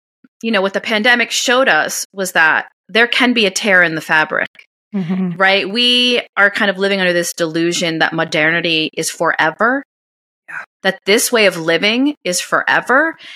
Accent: New York, United States; I'm from New York. I talk with my hands. I speak kind of quickly

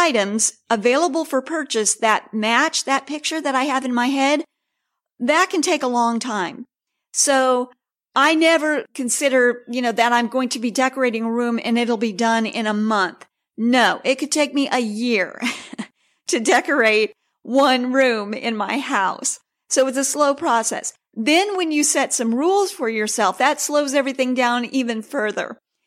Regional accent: Kansas City, United States; I decided I'm going to work in Kansas City. That's my hometown.

